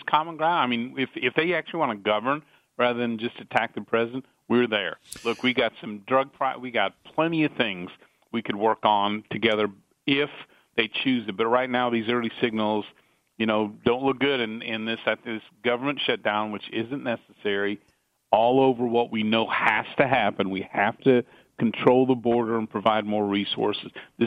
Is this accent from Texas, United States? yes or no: yes; Houston, Texas, United States; And from Texas, I'm from the Houston region. You mentioned it north of Houston.